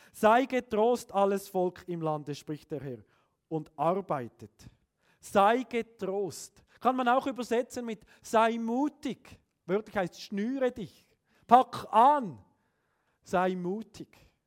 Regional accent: Switzerland; Wir sind als Schweizer super, stammtischartig wissen wir es immer besser.

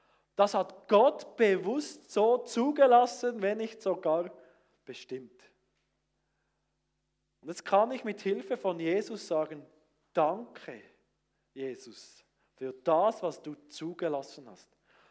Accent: Fribourg, Switzerland; Wurde im Kanton Freiburg unter Senslern, wuchs ich auf, sehr nach Bern orientiert, mit Thurgauer Eltern. Ein riesen Gemisch. Also wenn ich wählen könnte, würde ich gerne ein reines Berndeutsch haben.

